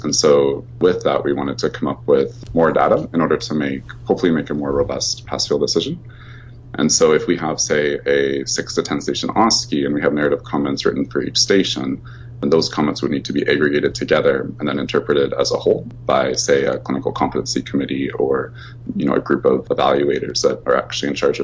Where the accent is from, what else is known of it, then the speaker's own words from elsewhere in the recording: Saskatchewan, Canada; also born or lived in Qatar; Yeah, I grew up in Saskatchewan in Canada, so we had some nice minus 40, minus 50 days. But the last 6 years, I worked in Qatar in the Middle East